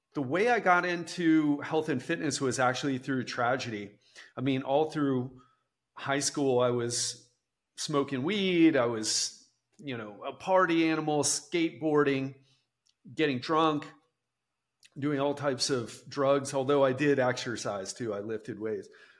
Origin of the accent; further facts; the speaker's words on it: Miami, Florida, United States; Redlands is south of Miami. So I grew up in Miami.